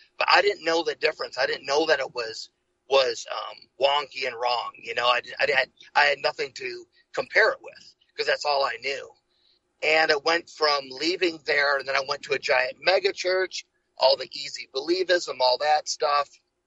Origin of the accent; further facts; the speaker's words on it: Michigan, United States; moved away as an adult; And I moved from, I grew up in Michigan. I moved to Arizona.